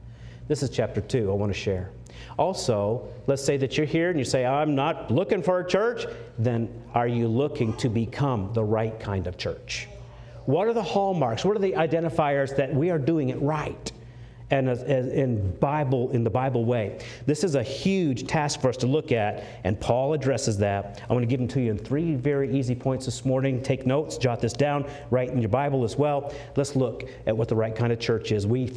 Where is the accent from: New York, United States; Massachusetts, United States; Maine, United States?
Maine, United States; I'm from Maine.